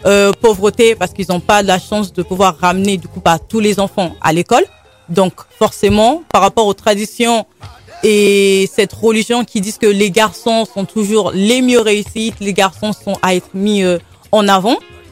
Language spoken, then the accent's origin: French; Nigeria; étant donné que je suis née là-bas, donc je suis née au Nigeria, j'ai vécu au Nigeria